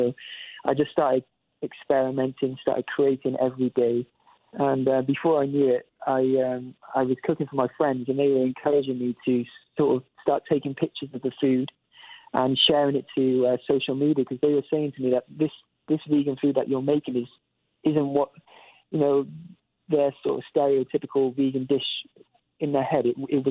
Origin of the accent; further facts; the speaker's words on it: Cardiff, Wales, United Kingdom; my hometown of Cardiff, which is the capital of Wales in the UK.